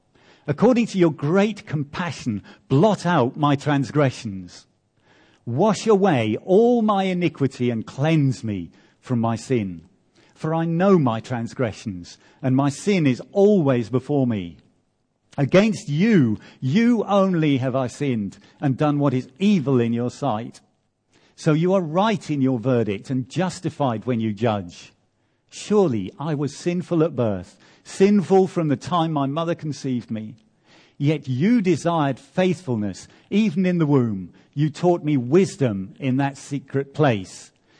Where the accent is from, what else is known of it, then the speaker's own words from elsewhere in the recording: United Kingdom; I'm built British, stiff upper lip